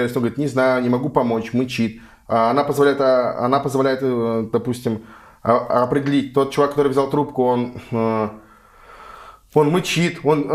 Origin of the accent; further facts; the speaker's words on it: Moscow, Russia; Я сам из Москвы, мама, папа инженера.